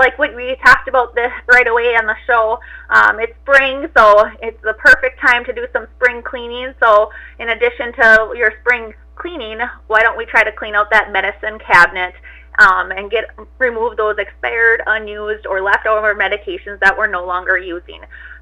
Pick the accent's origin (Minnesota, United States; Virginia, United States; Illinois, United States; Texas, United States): Minnesota, United States; Dawson; I attended Dawson Boyd High School, and I grew up here in Dawson, so it's nice to be able to come back and serve the community.